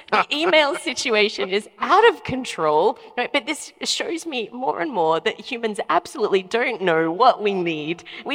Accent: Australia; I'm Australian. It's a big word.

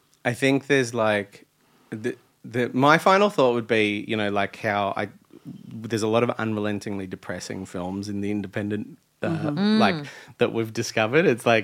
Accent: Australia; We as Australians are aware of Jackie Weaver.

